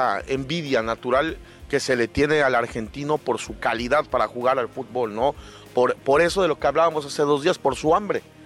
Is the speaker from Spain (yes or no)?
no; Mexico; A ver, yo soy mexicano, ¿aquí qué dice?